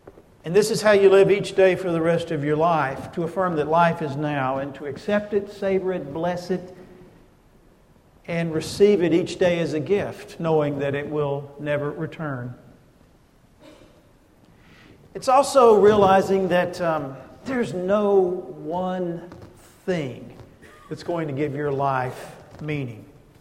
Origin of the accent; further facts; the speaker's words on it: Jacksonville, Texas, United States; My hometown of Jacksonville, Texas, where I grew up, where my parents still live